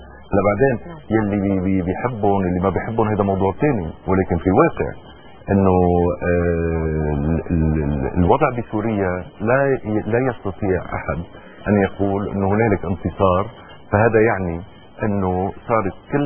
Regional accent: Tripoli, North Governorate, Lebanon; نحن ولاد طرابلس بنقول انه

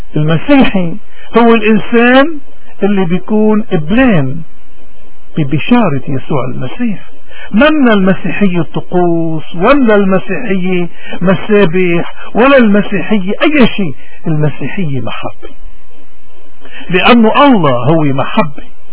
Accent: Lebanon; نحن اليوم كلبنانية، إذا نحن لأي مذهب انتمينا

